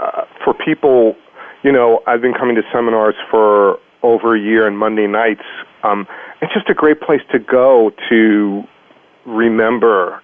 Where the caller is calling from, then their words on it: Boston, Massachusetts, United States; I'm calling from Boston.